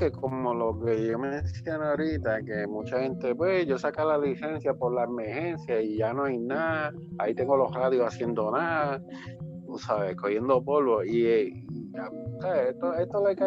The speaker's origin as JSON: {"language": "Spanish", "country": "Puerto Rico", "said": "como somos los boricuas"}